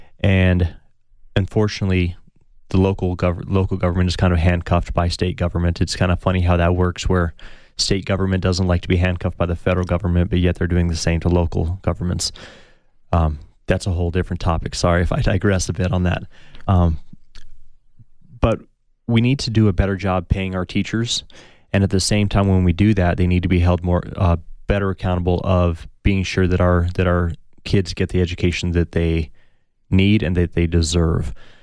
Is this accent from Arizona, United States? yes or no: yes; Tucson, Arizona, United States; So I'm a product of public education here in Tucson. I grew up in Tucson School District.